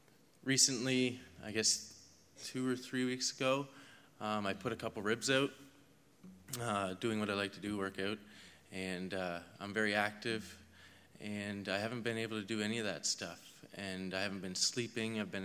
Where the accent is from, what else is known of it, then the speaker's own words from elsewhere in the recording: Saint John, New Brunswick, Canada; I am 27 years old, and I'm from St. John, New Brunswick.